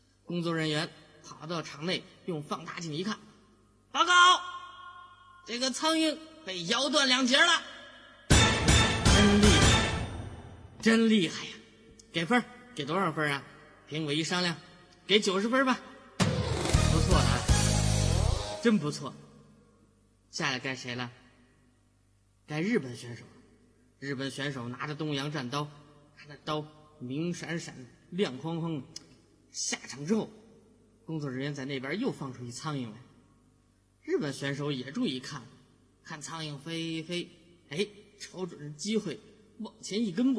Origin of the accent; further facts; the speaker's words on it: Xi'an, Shaanxi, China; now in Guangdong, China; 我从西安来到广东啊，